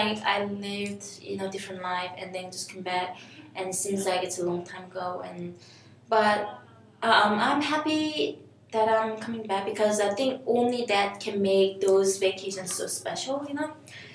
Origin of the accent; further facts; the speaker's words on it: South Korea; I'm from Korea and I'm in Asia